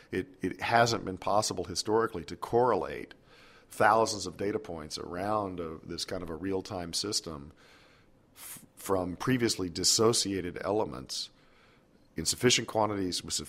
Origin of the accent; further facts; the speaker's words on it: Texas, United States; And I grew up in the Texas Gulf Coast, and that's the sort of thing that happened on a fairly regular basis down there.